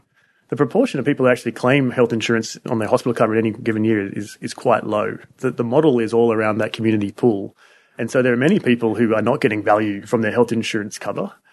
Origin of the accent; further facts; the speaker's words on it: Australia; So there is an issue where we've decided as an Australian society that we want to support community rating